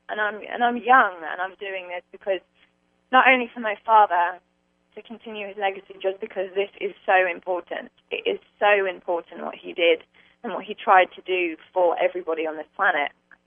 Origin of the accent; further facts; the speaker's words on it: England, United Kingdom; accent: English; also born or lived in California; why do I have an English accent? That's because my mother was English, and I grew up in England. I went to school in England, but I was born in California, and my dad's home in Laguna Beach.